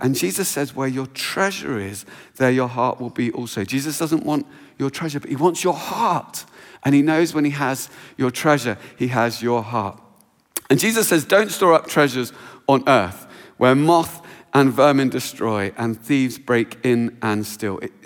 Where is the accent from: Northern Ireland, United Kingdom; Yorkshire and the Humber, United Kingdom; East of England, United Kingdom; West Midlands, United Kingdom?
East of England, United Kingdom; Luton; also born or lived in Cambridge; So where I grew up in Luton, that was cars.